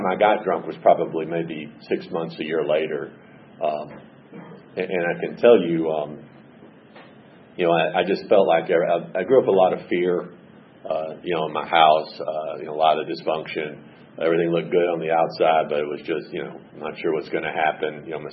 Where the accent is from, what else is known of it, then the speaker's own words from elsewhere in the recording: Gainesville, United States; I grew up in Gainesville.